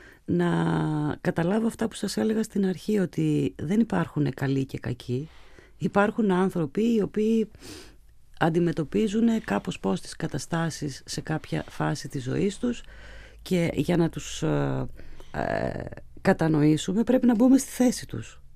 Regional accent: Meliti, Western Macedonia, Greece; παρότι κατάγομαι από τη Φλόρινα, από τη Μελίτη, μεγάλωσα εκεί, έχω βιώματα

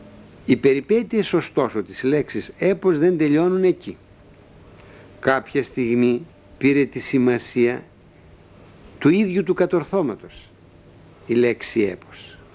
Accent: Central Macedonia, Greece; το χωριό μου στα Πιέρια, όπου λέμε τα αρνήθια, τα ορνήθια, τα αρνήθια.

